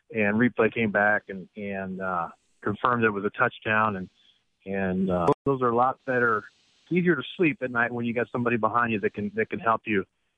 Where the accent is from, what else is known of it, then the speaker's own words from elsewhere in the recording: Des Moines, Iowa, United States; I'm from Des Moines.